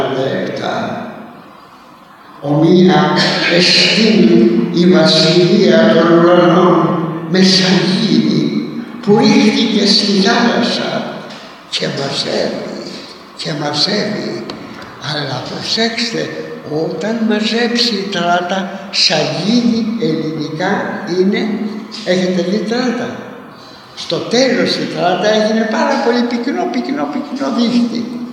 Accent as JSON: {"language": "Greek", "town": "Corfu", "region": "Ionian Islands", "country": "Greece", "said": "Είμαι κερκυραίος και μπορούσα να το διακρίνω."}